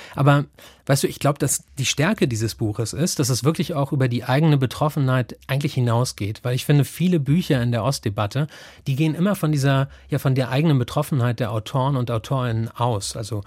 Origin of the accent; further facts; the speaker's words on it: East Germany, Germany; Ich bin auch im Osten aufgewachsen.